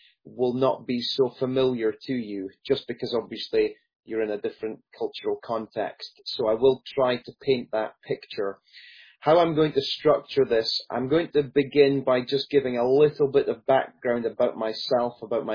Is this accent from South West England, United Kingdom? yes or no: no; Peterhead, Scotland, United Kingdom; accent: Scottish; also born or lived in Aberdeen; I was born in Aberdeen, and then I grew up in a town north of there called Peterhead. And though I sound very Scottish